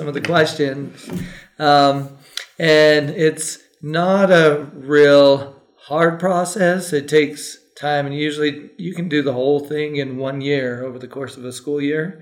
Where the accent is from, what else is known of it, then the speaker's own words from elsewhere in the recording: Grantsville, Utah, United States; so I grew up out in Tooele County, born and raised down in Grantsville